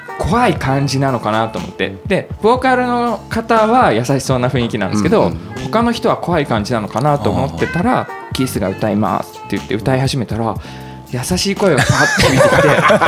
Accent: Tokyo, Japan; あの何々県みたいなレベルで喋ってる時って、うんうんうん、それで言うと東京になるじゃないですか、

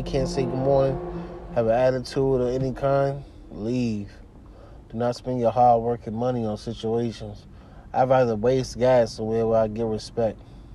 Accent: New York, United States; When I go to the city back home, I'm from New York.

